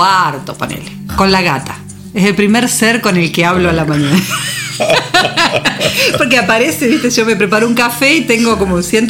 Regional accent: San Cristóbal, Santa Fe, Argentina; creo que a los 12, 13 años yo dormía con la radio y tenía determinados programas en San Cristóbal, en mi pueblo, que escuchábamos, que eran de radios de Rafaela o de Rosario.

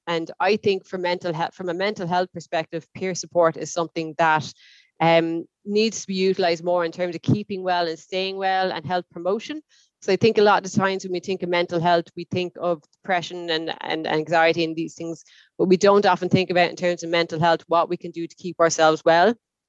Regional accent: Ireland; And then I started going to Dublin, I suppose, because I'm from a small town.

